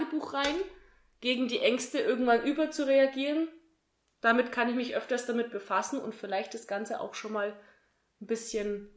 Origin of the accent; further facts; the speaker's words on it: Kulmbach, Bavaria, Germany; Na, und wir sind ja hier aus Kulmbach.